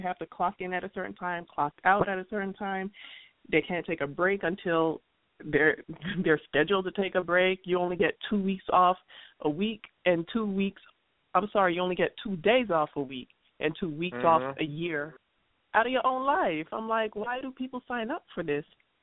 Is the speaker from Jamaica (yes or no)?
yes; Jamaica; moved away as an adult; also born or lived in Brooklyn, United States / Florida, United States; now in United States; Sounds like the color, but … I was born in Brooklyn, New York, but raised in Jamaica. Spent most of my adult life in Florida, so I traveled quite a bit.